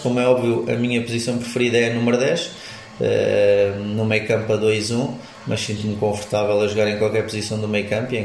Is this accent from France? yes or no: no; Portugal; born there; Eu nasci em Portugal e o meu pai também nasceu em Portugal, se não me engano, mas depois esteve lá muito tempo e a família toda do meu pai é de lá.